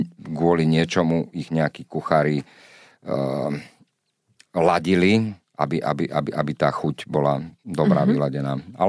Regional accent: Čifáre, Nitra Region, Slovakia; also born or lived in Vráble; lebo ja som vyrastal na dedine, najprv v Čifároch, čo je 27 kilometrov od Nitry smerom na Levice, taká slovensko-maďarská dedina a odtiaľ pochádzala moja mamina

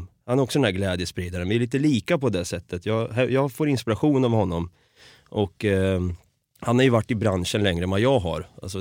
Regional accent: Norrköping, Östergötland, Sweden; Så i Norrköping är jag uppvuxen och född.

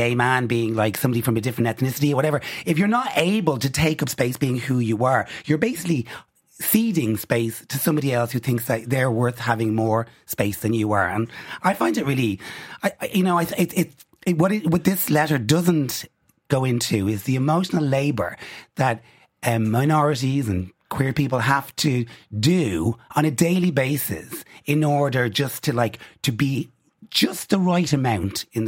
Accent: Dublin, Leinster, Ireland; And if that's a tiny little gay community that I grew up in Dublin that was in a darkened room

